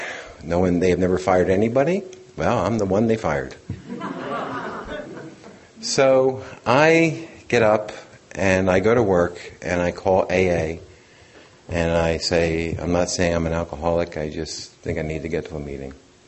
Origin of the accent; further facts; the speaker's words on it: Philadelphia, Pennsylvania, United States; Now, I'm from Philadelphia, Pennsylvania. My father has 46 years in this program, so I knew what he was talking about.